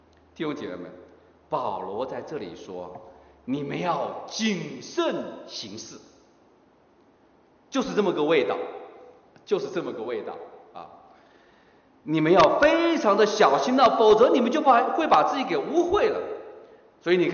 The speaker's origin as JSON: {"language": "Chinese", "region": "Hubei", "country": "China", "tie": "born or raised there", "said": "我是农村长大，我是在湖北农村长大的。在中国的农村长大的"}